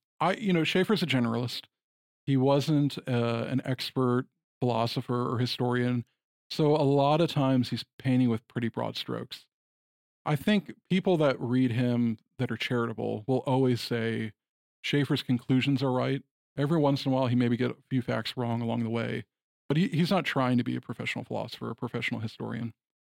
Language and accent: English; Michigan, United States; where I grew up in Michigan and maybe here, that wasn't as much of a danger as I've seen maybe in the American South